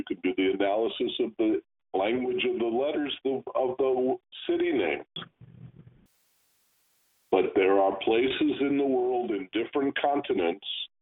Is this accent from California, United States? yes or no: yes; Los Angeles, California, United States; born there; I was born in Los Angeles.